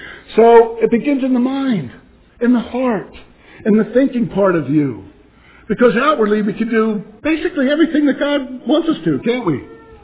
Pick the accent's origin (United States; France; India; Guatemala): United States; Philadelphia, Pennsylvania; also born or lived in Montana; I was raised in Philadelphia. And I just love, that's why I spent 20 years up in Montana and 10 down here in Iowa.